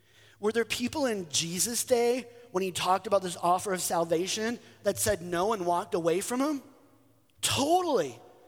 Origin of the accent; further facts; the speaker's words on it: Sheboygan, Wisconsin, United States; I'm from Sheboygan originally, born and raised there.